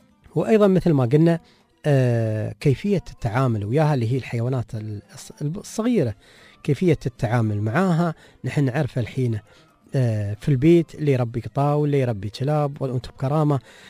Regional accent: Dubai, United Arab Emirates; بالنسبة لنا نحن من دبي والإمارات الثانية

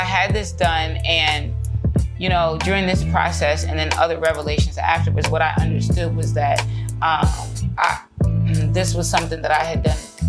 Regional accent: Queens, New York, United States; also born or lived in Atlanta; while I was born in Queens, New York, and grew up there, every summer we were down here in Atlanta in South Georgia visiting our family down here.

